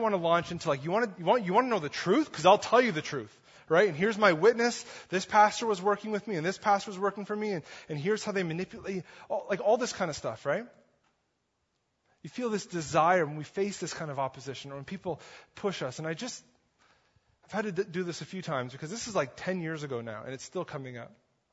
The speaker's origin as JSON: {"language": "English", "region": "East Coast", "country": "United States", "tie": "born or raised there", "said": "I grew up in the East Coast, pastored there for a few years, did my chunk of my schooling there."}